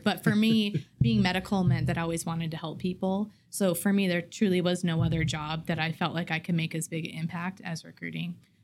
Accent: Arizona, United States; And I'm from Arizona, and I just wanted to see somewhere different.

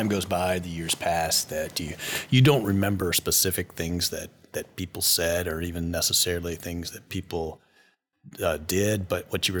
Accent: Missouri, United States; And I missed, my home state and my friends and my family immensely. But if I saw the Royals or the Chiefs on TV, it was just the best feeling in the world.

